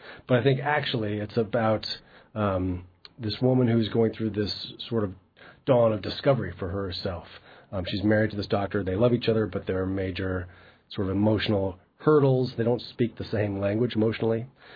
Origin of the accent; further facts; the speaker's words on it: Denver, Colorado, United States; now in New York, United States; I'm born and bred in Colorado from Denver, so it's nice to be around mountains again